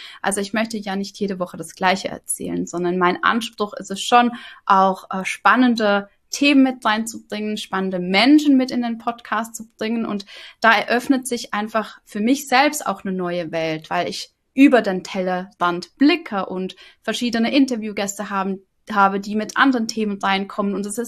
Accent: Switzerland; accent: Swiss; Ich hatte natürlich damals auch noch eine große Hürde, und zwar mein Dialekt. Also ich komme ja aus der Schweiz. Mittlerweile ist mein Hochdeutsch um einiges besser als in den ersten Folgen.

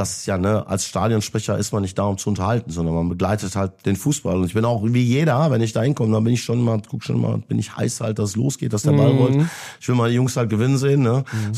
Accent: Bochum, North Rhine-Westphalia, Germany; wir sind beide Bochumer, ne?

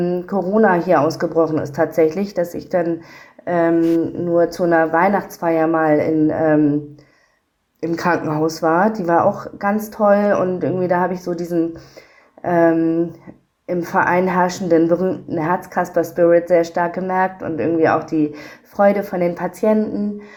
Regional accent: Schleswig-Holstein, Germany; now in Hamburg, Germany; Aus Schleswig-Holstein ursprünglich. Genau, dort bin ich aufgewachsen und lebe jetzt in Hamburg.

